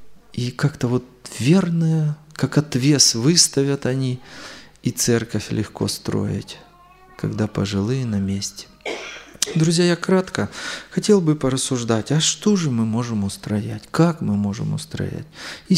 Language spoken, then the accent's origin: Russian; Chișinău, Moldova; Я с Молдавии, с Кишинева.